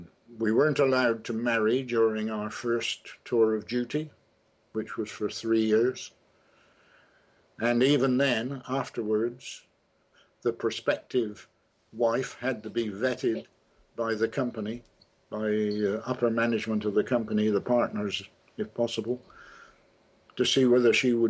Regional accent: England, United Kingdom; moved away as an adult; now in Australia; we always decided that when we married, we would come to live in Australia. It was a much more egalitarian country than England

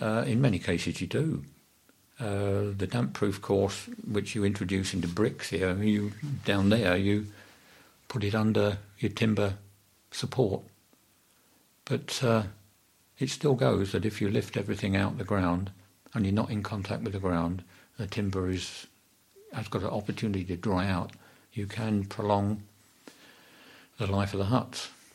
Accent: London, United Kingdom; also born or lived in Middlesex; Because I was born in Middlesex and educated in London

